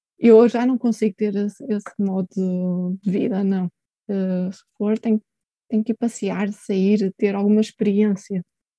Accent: Portugal; now in Norway; Eu continuo a reclamar como portuguesa em relação aos noruegueses

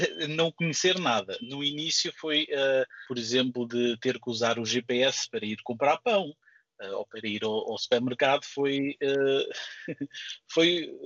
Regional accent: Portugal; now in Netherlands; Sim, fico feliz quando tenho que dizer que sou português e que as pessoas questionam: ah, então, e fala assim tão bem e está aqui há 10 anos.

